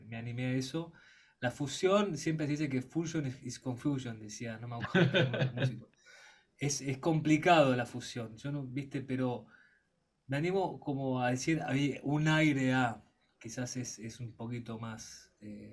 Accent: Argentina; Ya de por sí es argentino, porque se toca acá y somos argentinos y tocamos jazz.

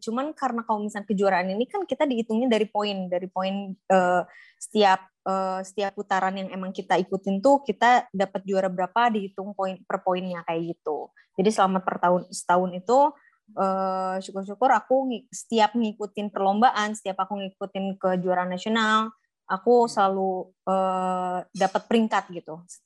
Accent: Bandung, West Java, Indonesia; first time aku juga untuk balap di kota Bandung ya, kayak this is my city gitu

